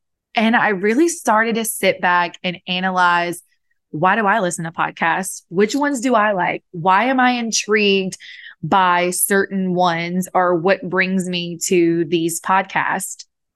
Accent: Ponchatoula, Louisiana, United States; I was born and raised in Ponchatoula, Louisiana. And we have good food and good Southern hospitality.

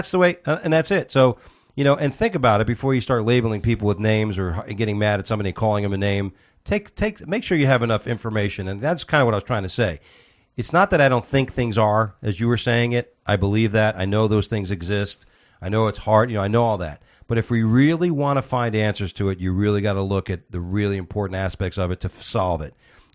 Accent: Gibraltar; Our last story of the day, Gibraltar, which is my home country, the Rock of Gibraltar, moves to protect its monkeys against coronavirus.

